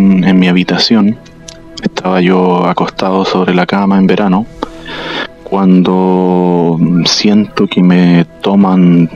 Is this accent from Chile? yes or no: yes; Chile; soy de Chile.